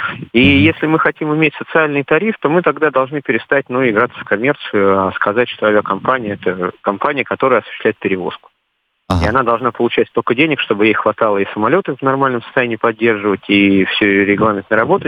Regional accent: Moscow, Russia; я из Москвы.

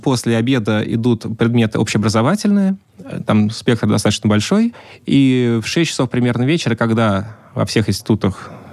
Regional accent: Moscow, Russia; Я москвич, да, и переживал, что должен возвращаться домой.

